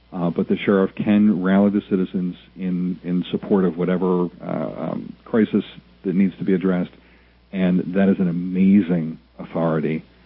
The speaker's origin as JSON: {"language": "English", "town": "Philadelphia", "region": "Pennsylvania", "country": "United States", "tie": "born or raised there", "said": "I was born and raised in Philly"}